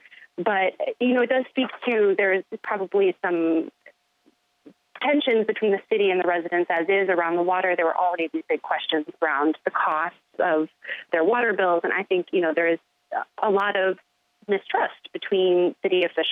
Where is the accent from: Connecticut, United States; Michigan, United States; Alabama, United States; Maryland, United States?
Michigan, United States; Lansing; I grew up in the Lansing area.